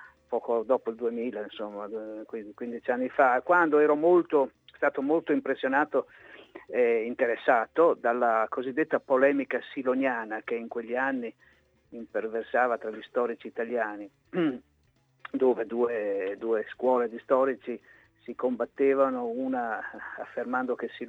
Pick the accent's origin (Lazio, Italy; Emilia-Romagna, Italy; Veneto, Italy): Emilia-Romagna, Italy; Ferrara; born there; Sì, perché io sono ferrarese di nascita, sì.